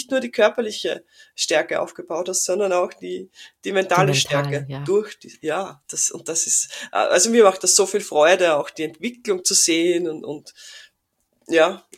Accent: Austria; also ich bin ja aus Österreich

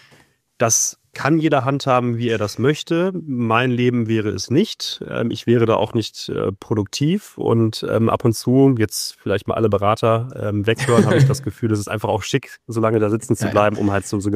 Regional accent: Cologne, North Rhine-Westphalia, Germany; born there; als gebürtiger Kölner war ich das eigentlich auch jedes Jahr.

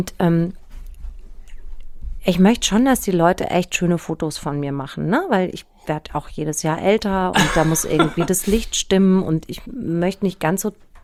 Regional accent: Aschaffenburg, Bavaria, Germany; also born or lived in Hanau; Nein, ich bin in Hanau geboren und in Aschaffenburg aufgewachsen, habe mich natürlich in Frankfurt rumgetrieben ab 16.

